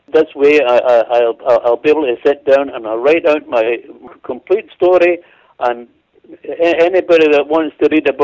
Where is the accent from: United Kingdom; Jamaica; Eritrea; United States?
United Kingdom; Scotland; moved away as an adult; now in Canada; I was born into poverty in Scotland, extreme poverty. I was the poorest family in town by far, and the extent I was living at and when I came to Canada wasn't much better